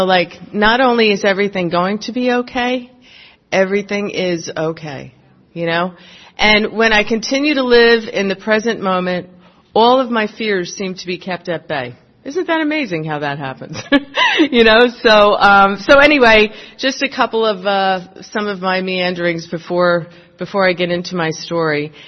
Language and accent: English; New Jersey, United States; made the mistake that I'm actually really from Florida. I'm not. I think my accent is the dead giveaway. Big Irish Catholic family.